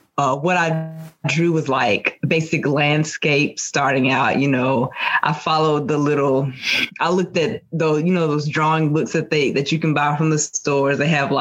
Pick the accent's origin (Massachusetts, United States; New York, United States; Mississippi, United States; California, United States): Mississippi, United States; Soso; So I grew up in a small town called Soso, Mississippi. And I know a lot of people have not heard of it